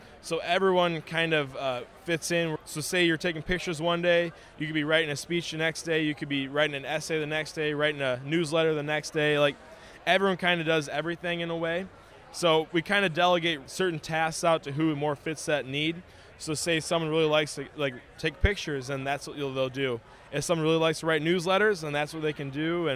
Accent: Pearl City, Illinois, United States; I'm from Pearl City, Illinois, the Pearl City FFA chapter.

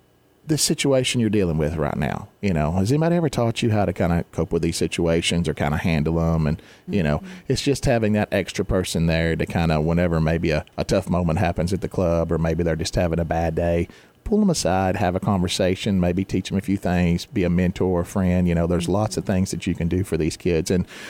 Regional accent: Glasgow, Kentucky, United States; But Glasgow's my hometown. I always wanted to work and benefit the people here.

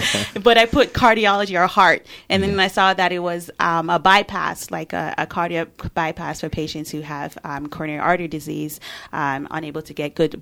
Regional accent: Jamaica; So it all started in a little small little island in Jamaica. So growing up in Jamaica, I was always in and out of the hospital

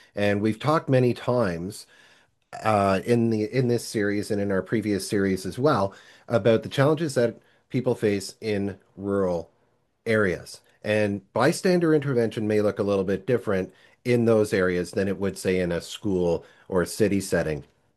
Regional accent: Ottawa, Ontario, Canada; I've lived in a big city. I was born and raised in Ottawa. Now I live in small town.

